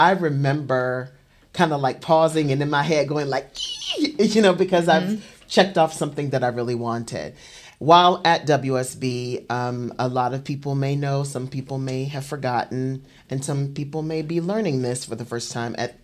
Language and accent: English; Augusta, Georgia, United States; now in Atlanta, United States; Well, I'm from Augusta, Georgia. And I hopscotched across the globe from the Southeast to the Midwest and back to the Southeast, landing here in Atlanta.